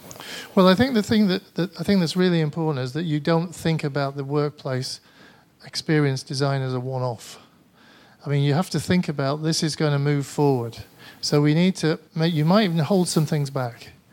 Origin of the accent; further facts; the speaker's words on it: Manchester, North West England, United Kingdom; accent: Mancunian English; putting up with my Mancunian English accent.